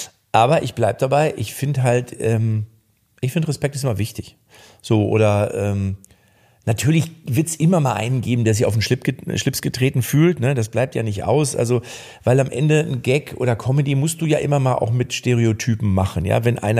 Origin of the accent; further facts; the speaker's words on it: Lippstadt, North Rhine-Westphalia, Germany; Ich komme ja auch aus Lippstadt, bin ja Lippstädter Jung. Nicht Kölsche Jung, Lippstädter Jung, aber ich bin in Köln ja auch ein Stück weit zu Hause.